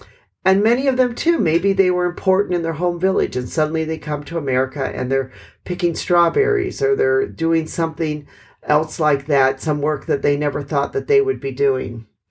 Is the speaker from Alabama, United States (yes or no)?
no; Wisconsin, United States; Now, I grew up in Wisconsin, and I can tell you that Wisconsin is cold